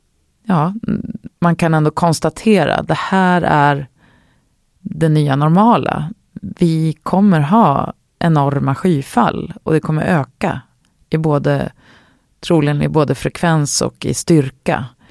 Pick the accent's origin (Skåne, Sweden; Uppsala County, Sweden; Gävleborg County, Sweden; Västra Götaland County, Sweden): Gävleborg County, Sweden; Gävle; För jag kommer från Gävle, och Gävle såg ut som, ja